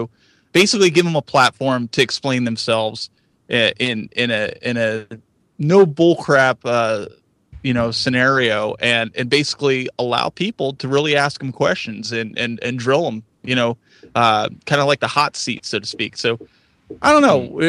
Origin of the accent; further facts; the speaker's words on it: Pennsylvania, United States; So I am from Western PA, so we like our guns out here, and we like to hunt, and we like to fish, and that sort of thing.